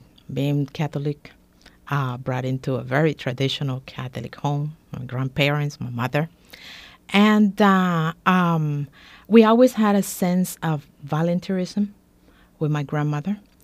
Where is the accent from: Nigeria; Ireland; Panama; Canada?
Panama; now in Corpus Christi, United States; Originally, I'm from Panama. Came to the States. I've been married for 34 years. Came to the States with my GI. And spent a long time in Europe.